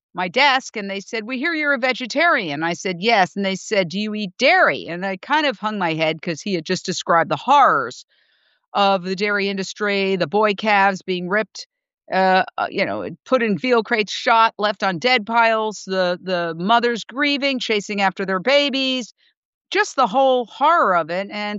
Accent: New York, United States; Then I came back to my hometown, New York. I was raised in Midtown Manhattan, ended up working at WCBS TV.

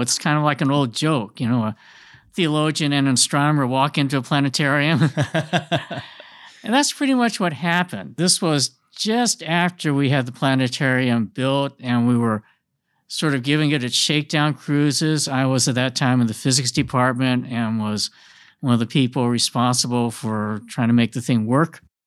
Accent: California, United States; I'm from California too.

